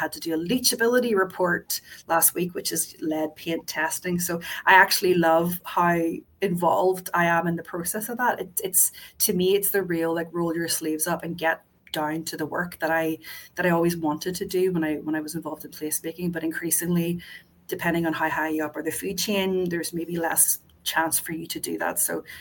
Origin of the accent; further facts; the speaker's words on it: Ireland; now in Vancouver, Canada; I grew up in Ireland, you know, like, I'm used to a totally different ancient country